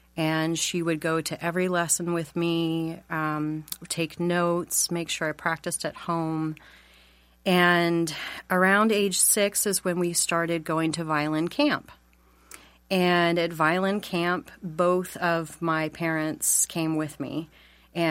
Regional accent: Oklahoma City, Oklahoma, United States; born there; And I was born in Oklahoma City.

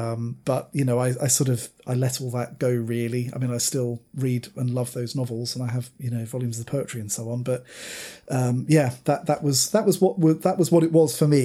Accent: South West England, United Kingdom; I grew up in Dorset

